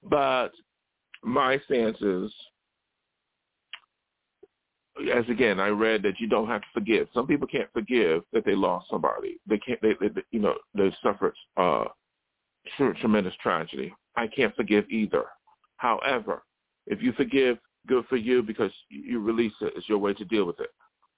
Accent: United States; This includes people from my hometown, Barry County.

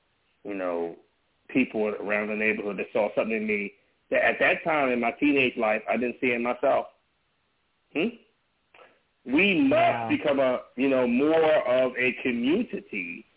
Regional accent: Compton, California, United States; I was a miscreant. I grew up in Compton, California, gang bang and all that.

